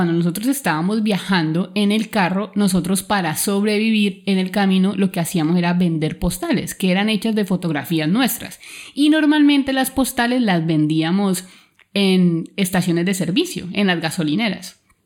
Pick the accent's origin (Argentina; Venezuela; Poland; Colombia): Colombia; nosotros venimos desde Colombia, estamos dando la vuelta al mundo, queremos llegar hasta Alaska